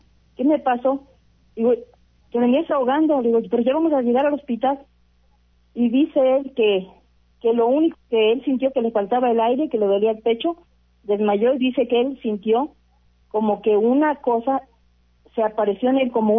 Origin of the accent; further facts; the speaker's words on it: Xalapa, Veracruz, Mexico; pues yo soy de Jalapa y teníamos poco de haber llegado a vivir allá